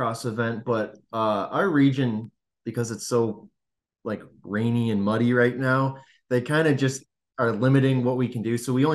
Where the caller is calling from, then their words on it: China, Michigan, United States; I'm in China, Michigan, up in the thumb.